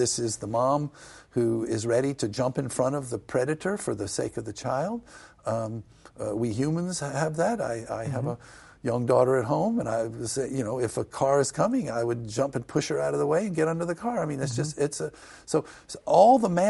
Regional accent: American South, United States; And I grew up in the American South, and yeah.

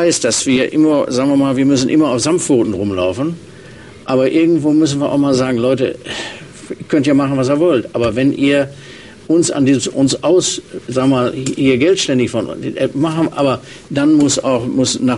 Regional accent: North Rhine-Westphalia, Germany; ich weiß das in Nordrhein-Westfalen, Bundesland, wo ich herkomme

